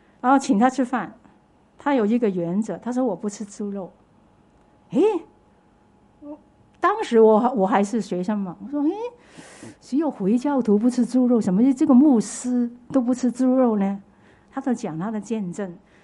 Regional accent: Hong Kong; 我们香港人叫猪红嘛

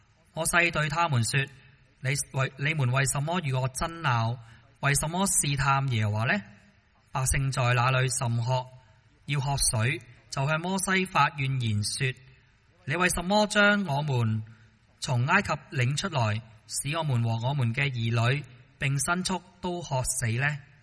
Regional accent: Hong Kong; 即係表达我哋香港人呢其实呢对呢个住屋呢都好多嘅住屋嘅需要啦

